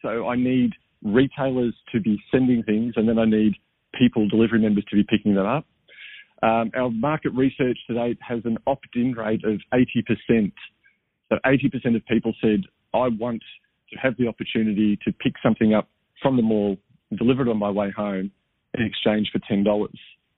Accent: Melbourne, Victoria, Australia; they were offering a course in my hometown of Melbourne.

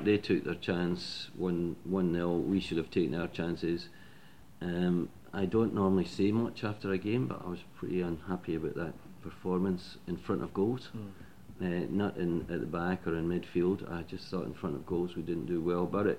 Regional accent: Scotland, United Kingdom; being Scottish, I want value for money

